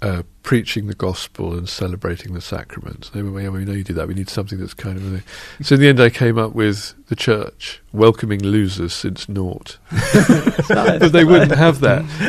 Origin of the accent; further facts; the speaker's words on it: United Kingdom; as I grew up in Britain in the late 20th century.